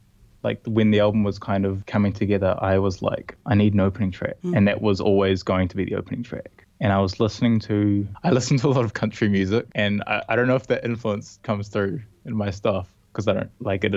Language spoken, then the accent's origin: English; Christchurch, Canterbury, New Zealand; I'm from Christchurch.